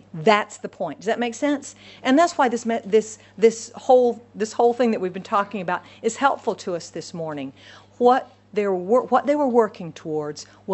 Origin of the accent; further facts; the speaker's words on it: Singapore; when I was in Singapore, when I was growing up in Singapore